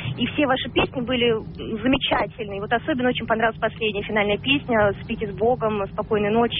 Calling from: Moscow, Russia

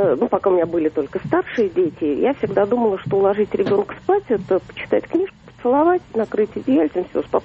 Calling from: Moscow, Russia; Я звоню из Москвы.

